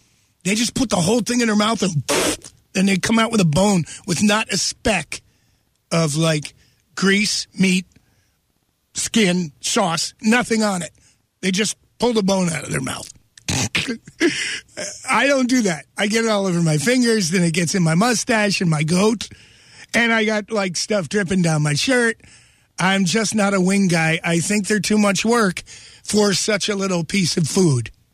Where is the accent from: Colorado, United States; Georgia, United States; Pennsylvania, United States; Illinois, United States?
Pennsylvania, United States; Wilkes-Barre; I grew up on Abe's Chili Dogs in South Wilkes-Barre. Still the best hot dog, bar none.